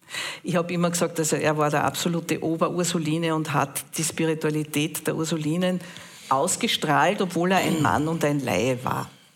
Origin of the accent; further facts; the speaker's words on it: Salzburg, Austria; Ja, also ich bin keine Oberösterreicherin, keine Niederösterreicherin, sondern eine waschechte Salzburgerin. Vertrete damit natürlich auch den Westen.